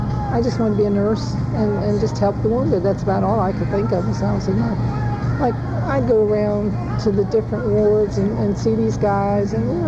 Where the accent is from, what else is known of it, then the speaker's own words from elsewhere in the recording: New Jersey, United States; Well, since I was from New Jersey, I was familiar with New York.